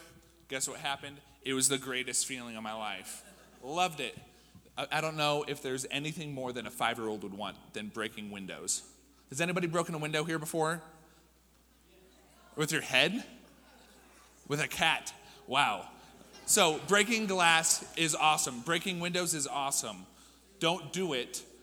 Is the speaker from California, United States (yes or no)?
no; Kersey, Colorado, United States; also born or lived in Greeley; I was not born here in Arvada. I was born in Greeley, Colorado. It's not too far away, just up north a little bit. But I was raised in this little town called Kersey. It's just a little east of Greeley.